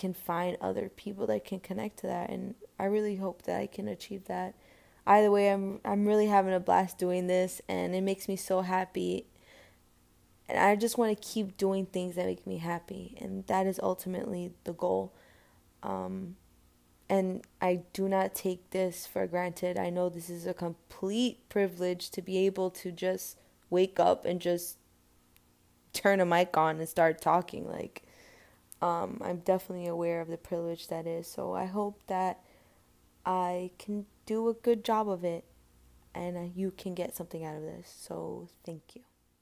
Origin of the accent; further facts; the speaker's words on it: New York City, New York, United States; born there; I was born in Jamaica, Queens, New York, a proud New Yorker and second-generation Puerto Rican Cuban.